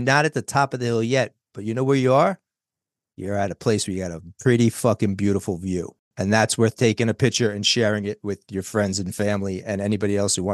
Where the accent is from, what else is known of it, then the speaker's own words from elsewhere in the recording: New York, United States; Growing up in New York, they made you more thick skinned than took the time to help you.